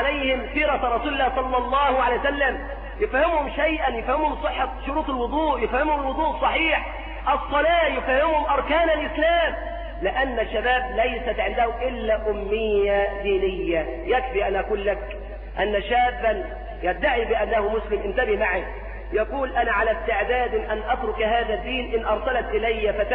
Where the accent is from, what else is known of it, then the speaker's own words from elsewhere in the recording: Egypt; تخرج من كلية الآداب التي صنعها الإنجليز عندنا في مصر